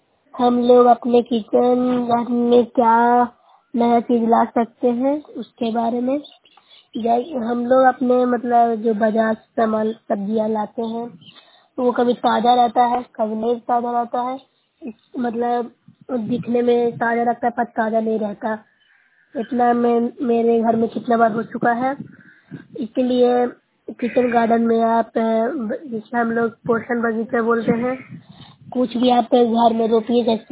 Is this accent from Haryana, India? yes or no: no; Nalanda, Bihar, India; मैं नुसरत ब्लॉक से हूँ, जिला नालंदा की निवासी हूँ।